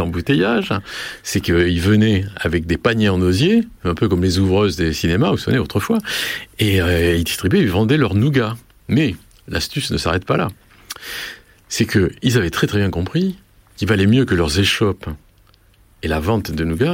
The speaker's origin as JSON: {"language": "French", "region": "South-West France", "country": "France", "said": "Or, moi je suis du Sud-Ouest, et mon tropisme n'est pas du tout vers la Méditerranée"}